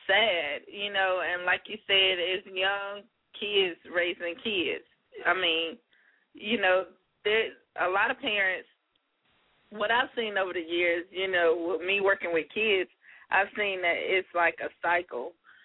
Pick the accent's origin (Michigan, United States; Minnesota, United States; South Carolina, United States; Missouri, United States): South Carolina, United States; now in Charlotte, United States; Oh, I'm from South Carolina. Clemson area.